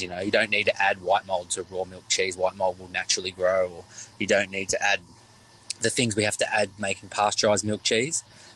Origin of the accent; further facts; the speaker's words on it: Victoria, Australia; I'm from the Yarra Valley